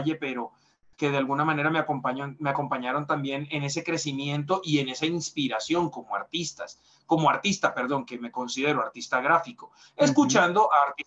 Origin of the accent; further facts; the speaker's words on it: Barranquilla, Atlántico, Colombia; como por conocimiento de causa y como barranquillero que soy, esa parte de la canción es falsa